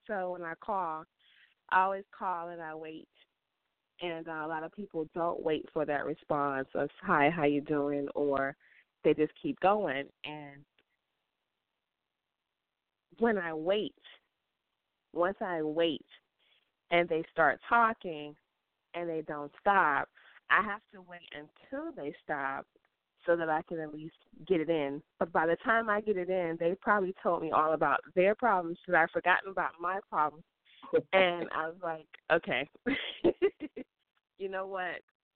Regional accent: West Palm Beach, Florida, United States; I am calling from West Palm Beach, born and raised. Yes, I've been in the county for at least over 30 years.

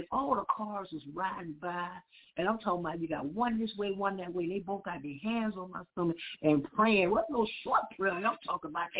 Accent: Florida, United States; she really didn't know that I was from Broward and I was out here hiding out like Jonah

